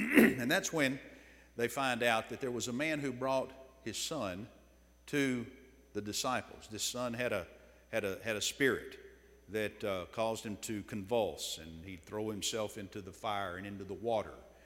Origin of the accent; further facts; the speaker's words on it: the South, United States; You know, we're all from the South.